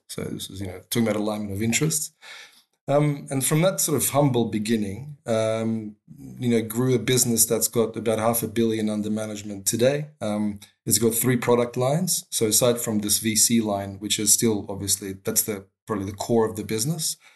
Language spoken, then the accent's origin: English; Australia; moved away as an adult; also born or lived in Moscow, Russia; I was born in Moscow, but my parents moved to Australia when I was pretty young. I was about 11. And then I grew up there. And I spent half of my career there. And then at the age of 30, I left again.